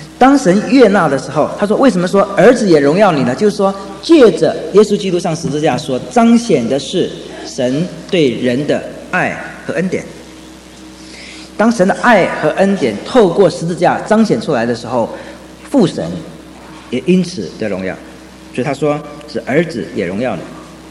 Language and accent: Chinese; China; 我们中国人是强调谦卑的美德